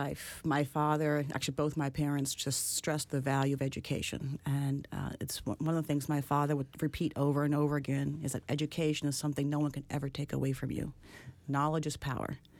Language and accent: English; Brazil; also born or lived in Netherlands; I was born in Holland. Grew up in Brazil. My mother is Dutch, blonde and blue-eyed. Mm. My father is from Suriname. His parents emigrated from India. But I grew up in Brazil, always gone to an American school